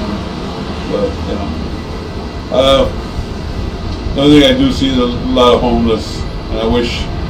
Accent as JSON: {"language": "English", "town": "Los Angeles", "region": "California", "country": "United States", "lives_now": "San Francisco, United States", "said": "I've been here since 1970. I'm originally from Los Angeles. I think I got up here when they were building BART, when Market Street was a shamble."}